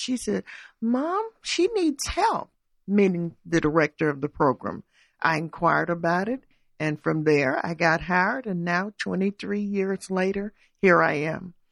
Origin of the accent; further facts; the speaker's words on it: Georgia, United States; I hail from South Georgia, from a large family, and though we were not farmers, I worked on farms during the summer.